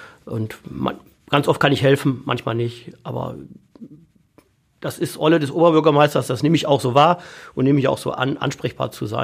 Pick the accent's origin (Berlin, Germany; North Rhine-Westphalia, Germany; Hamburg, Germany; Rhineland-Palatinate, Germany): North Rhine-Westphalia, Germany; Essen; Oberbürgermeister in der Stadt sein zu dürfen, in der man geboren ist, aufgewachsen ist, in der ich bisher mein 50-jähriges Leben verbracht habe. Ich kenne keine Stadt so gut wie Essen.